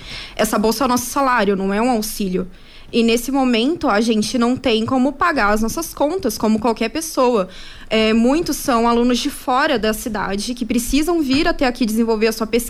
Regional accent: Londrina, Paraná, Brazil; Eu sou de Londrina.

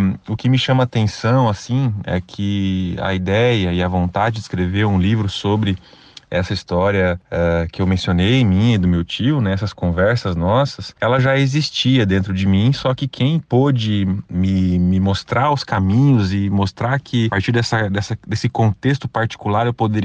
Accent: Londrina, Paraná, Brazil; sou aqui de Londrina

